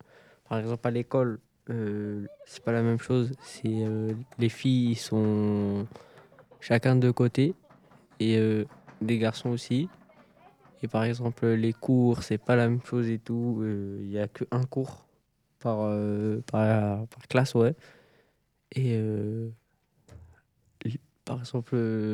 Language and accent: French; Iraq; now in France; je viens d'Irak.